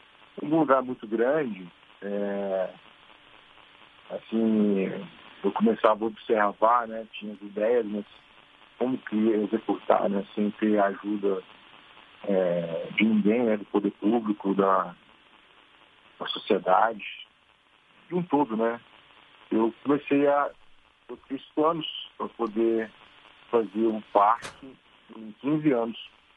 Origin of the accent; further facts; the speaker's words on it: Brazil; now in United States; eu saí do Brasil há 25 anos atrás, né? Migrei para os Estados Unidos. Aliás, primeiro fui para a Europa, para a Inglaterra, fiquei 2 anos na Inglaterra, e depois de 2 anos eu migrei para os Estados Unidos.